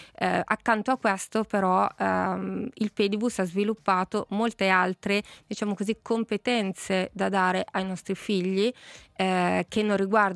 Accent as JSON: {"language": "Italian", "town": "Milan", "region": "Lombardy", "country": "Italy", "tie": "born or raised there", "said": "Io sono cresciuta a Milano, l'elementare l'ho fatta a Milano"}